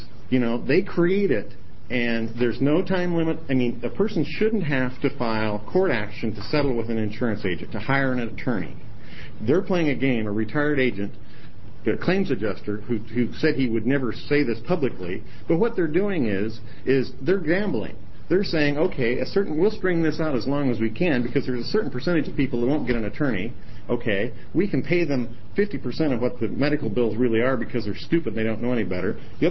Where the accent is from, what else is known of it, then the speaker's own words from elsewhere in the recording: Portland, Oregon, United States; from Portland, Oregon.